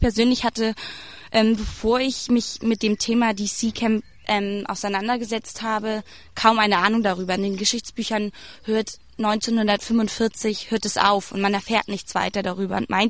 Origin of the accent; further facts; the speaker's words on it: Hamburg, Germany; ich komme aus Hamburg